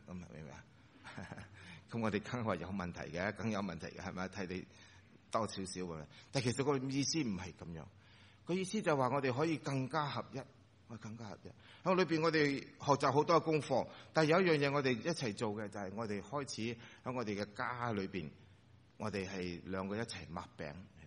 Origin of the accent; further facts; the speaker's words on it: China; 开心走埋一齐嘅时候，我哋中国人多数都食嘢啦